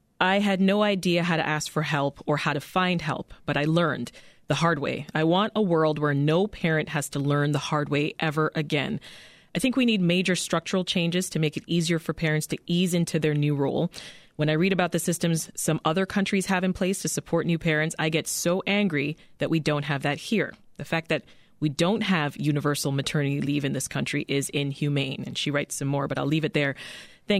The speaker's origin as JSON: {"language": "English", "country": "Canada", "tie": "born or raised there", "moved": "as an adult", "lives_now": "United States", "said": "I was raised in Canada, ended up giving birth to my children in Canada."}